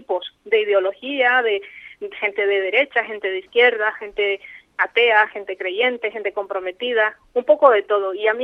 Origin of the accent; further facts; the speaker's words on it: Nicaragua; me está costando mucho aquí ahora, y eso que yo soy de aquí, lo que pasa es que llevo ya casi más